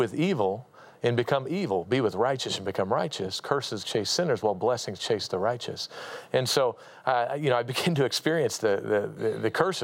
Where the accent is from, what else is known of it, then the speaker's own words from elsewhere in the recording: Anchorage, Alaska, United States; So I grew up in Anchorage, Alaska, born and raised up there.